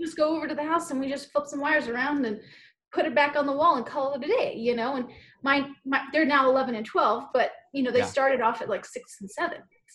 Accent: Hawaii, United States; So I'm from Hawaii.

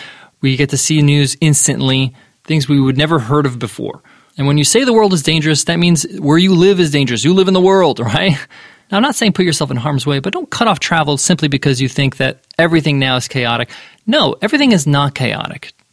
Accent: United States; growing up as an American, when I traveled, I had to reevaluate what I thought of the world.

